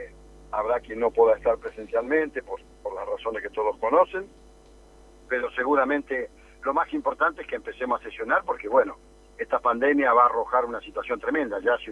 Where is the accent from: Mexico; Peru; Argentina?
Argentina; Buenos Aires Province; now in La Plata, Argentina; soy un bonaerense acérrimo, hasta me molesta cuando me confunden con los porteños. No tengo nada con los porteños, pero soy un hombre nacido en la provincia, amo esta provincia